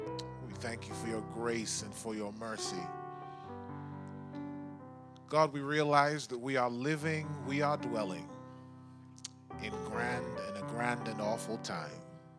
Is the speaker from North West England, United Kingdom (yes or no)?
yes; Oldham, North West England, United Kingdom; I grew up in the Northumberland Conference in just outside of Manchester, a place called Oldham.